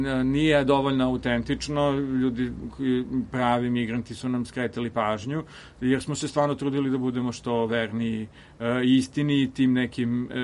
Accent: Serbia; mi smo iz Srbije

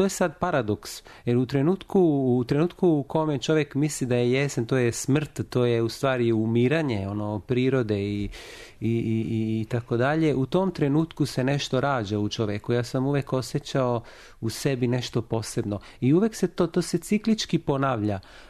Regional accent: Italy; also born or lived in Lund; ja dolazim iz Italije.

